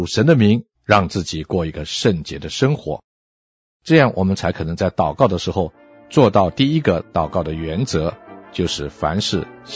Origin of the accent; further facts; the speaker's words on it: China; 我们中国人有一句话说，言为心声